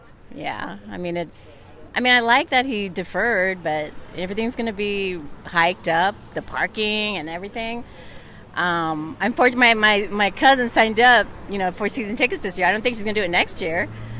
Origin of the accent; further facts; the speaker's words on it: Torrance, California, United States; I'm from Torrance area.